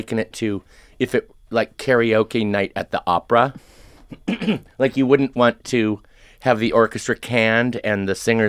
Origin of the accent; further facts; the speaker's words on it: United States; I'm an American, I'm old, I'm a choreographer